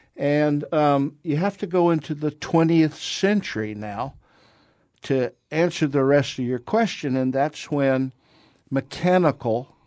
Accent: Jacksonville, Florida, United States; Yeah, I grew up in Jacksonville, and the Kennel Club there

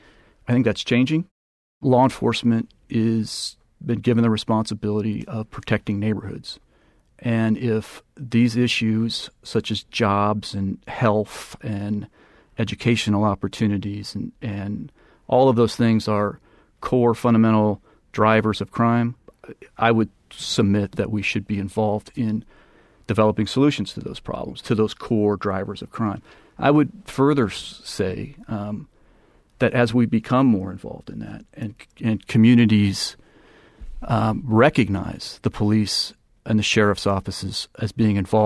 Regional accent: Ashland, California, United States; I grew up there in Ashland. Arguably, it's a working-class community without the work that used to be there when I was a kid.

